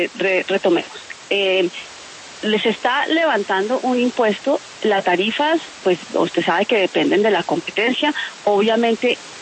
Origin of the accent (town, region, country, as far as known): Colombia